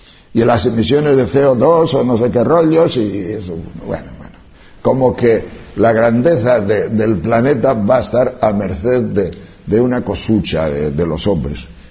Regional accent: Castile and León, Spain; pero en mi pueblo, en mi tierra, en León, estos 3 últimos años que ha nevado como hacía 50 años que no nevaba.

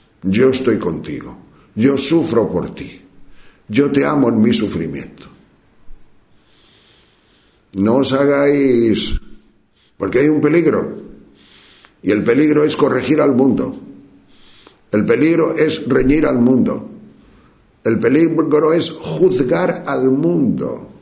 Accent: Tejerina, Castile and León, Spain; En mi pueblo, que es un pueblo de la provincia de León, que se llama Tejerina

